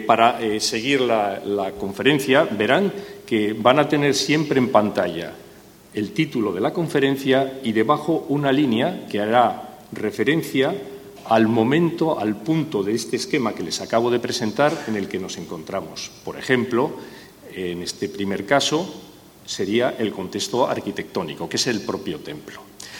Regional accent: Laredo, Cantabria, Spain; soy laredano, soy historiador y arqueólogo

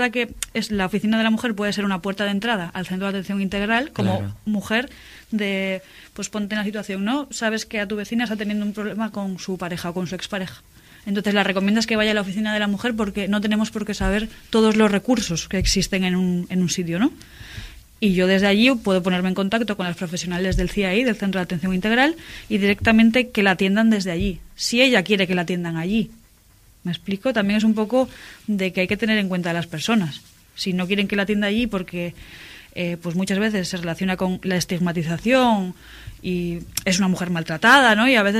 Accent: Cantabria, Spain; Sí que es verdad que empieza en Bilbao y poco a poco me vuelvo a acercar a Cantabria, que es mi tierra.

